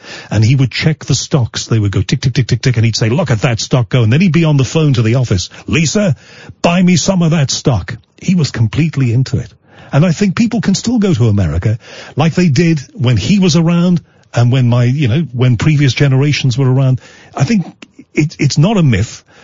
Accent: Liverpool, North West England, United Kingdom; but I'm from Liverpool

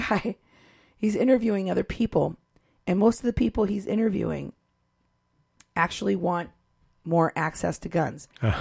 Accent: Iowa, United States; I grew up in Iowa where there's a lot of guns.

